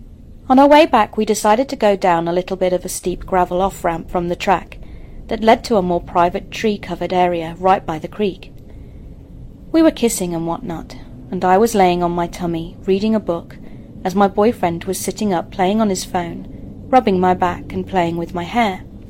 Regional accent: New Zealand; So I'm from New Zealand

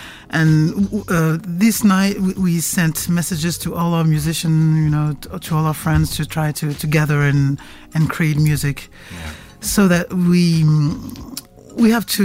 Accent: Cameroon; born there; I was born in Cameroon, and people are killed every day in Cameroon

